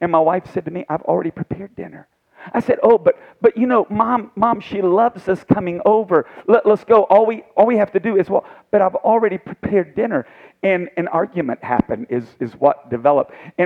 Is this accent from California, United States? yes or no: no; Tennessee, United States; I remember we grew up in Tennessee, and the first house we bought was like a quarter of a mile away from my mom and dad's house.